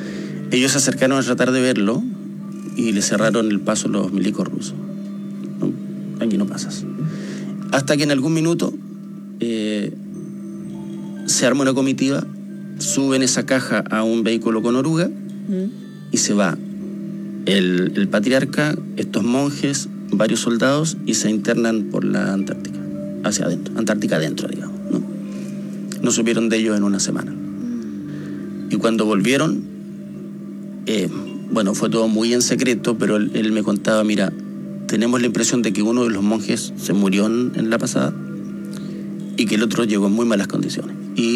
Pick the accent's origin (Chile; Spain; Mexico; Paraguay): Chile; Magallanes; como yo soy de Magallanes